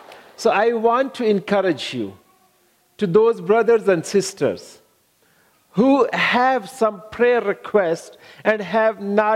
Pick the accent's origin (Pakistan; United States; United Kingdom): Pakistan; English is a second language; I born in Pakistan, 1974. I grew up in Pakistan and married in Pakistan.